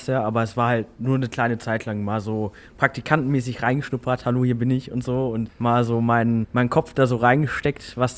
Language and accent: German; Hamm, North Rhine-Westphalia, Germany; Nee, ich komme aus Hamm.